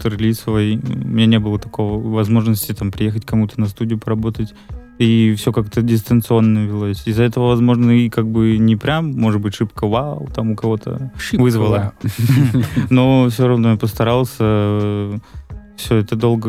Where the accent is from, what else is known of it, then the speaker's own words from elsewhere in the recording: Vladimir, Vladimir Oblast, Russia; Я с города Владимира.